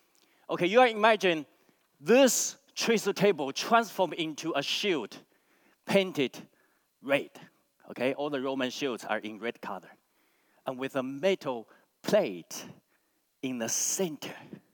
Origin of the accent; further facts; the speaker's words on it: China; I'm from China. That's why I look like Bruce Lee.